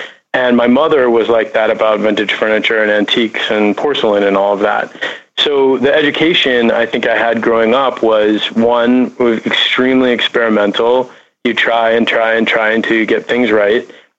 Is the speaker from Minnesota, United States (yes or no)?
yes; Minneapolis, Minnesota, United States; So you have to picture a kid growing up in suburban Minneapolis with a incredible amount of hair product basically every day.